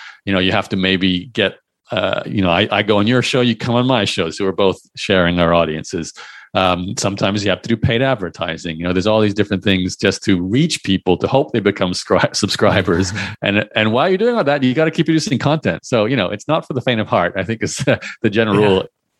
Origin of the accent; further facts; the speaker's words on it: Australia; moved away as an adult; now in Canada; I'm going to make my way to Canada from Australia. I have most of my family were in Canada. I was born and raised in Australia.